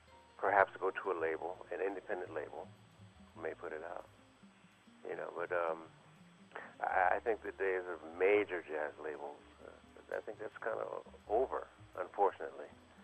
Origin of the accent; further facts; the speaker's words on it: Philadelphia, Pennsylvania, United States; Well, I grew up in Philadelphia, and I started studying piano when I was 6 years old.